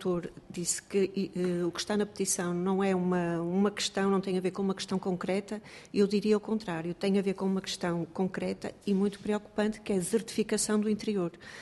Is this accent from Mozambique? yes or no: no; Porto, Norte, Portugal; Sou do Porto, tenho-me deslocado com frequência a Viseu